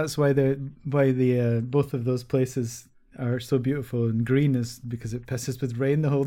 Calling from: Glasgow, Scotland, United Kingdom; Rainy Glasgow.

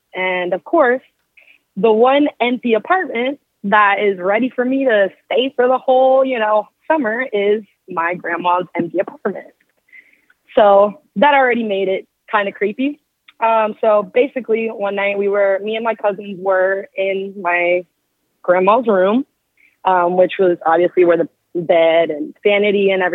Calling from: Sacramento, California, United States; Hi, I'm calling from California, Sacramento.

